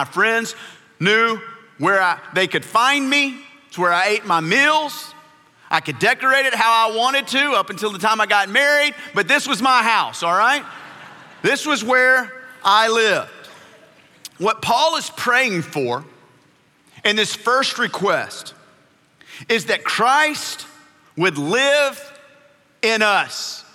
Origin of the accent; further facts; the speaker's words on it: Bossier City, Louisiana, United States; I grew up in Bossier City, Louisiana. We lived in two homes there.